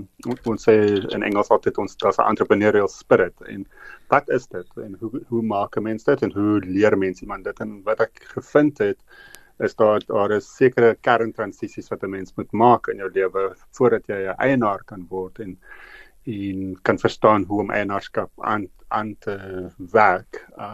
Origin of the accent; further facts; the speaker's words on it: Johannesburg, Gauteng, South Africa; ek het in Johannesburg groot geword